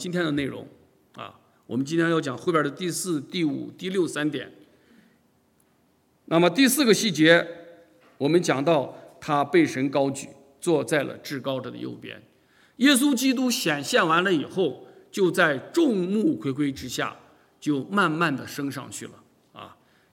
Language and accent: Chinese; China; 特别是我们从小在中国大陆长大，我们从来不相信有神的人